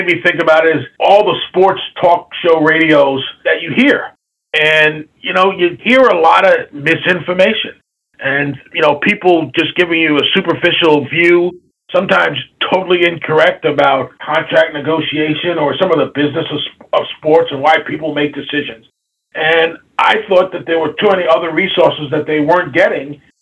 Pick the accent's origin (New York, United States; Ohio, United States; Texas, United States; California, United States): New York, United States; And I'm a New Yorker by trade.